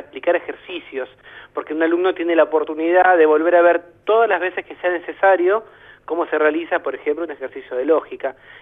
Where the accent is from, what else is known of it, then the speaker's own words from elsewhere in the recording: Buenos Aires Province, Argentina; now in Buenos Aires, Argentina; Yo no soy porteño, vivo acá, pero soy de la provincia